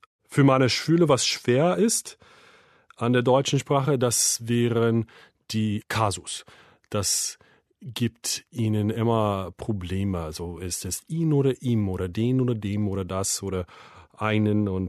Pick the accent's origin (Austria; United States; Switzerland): United States; German is a second language; Ich komme aus Amerika. Ich wohne auf Long Island in einer kleinen Stadt namens Huntington. Ich bin geboren im Jahr 1972